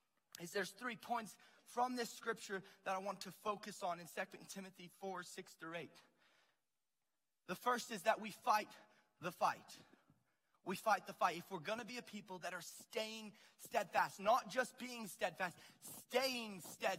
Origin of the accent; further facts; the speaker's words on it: Albuquerque, New Mexico, United States; I mean, we're from Albuquerque. We got the Jackson Gym here.